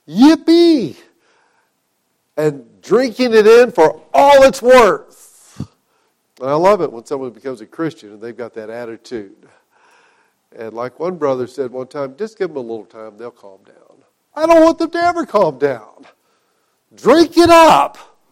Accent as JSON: {"language": "English", "region": "Oklahoma", "country": "United States", "tie": "born or raised there", "said": "I had a grapevine in my yard when I was a kid growing up in Oklahoma."}